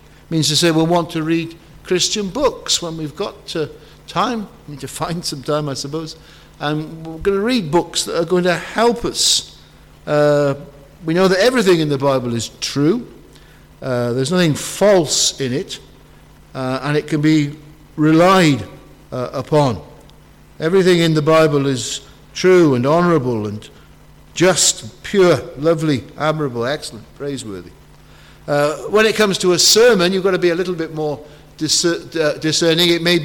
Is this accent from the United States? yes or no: no; Wales, United Kingdom; I'm from Wales, so we don't tend to get up to the Lake District.